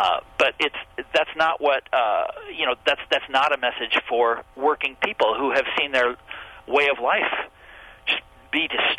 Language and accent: English; Kansas, United States; I'm from Kansas originally.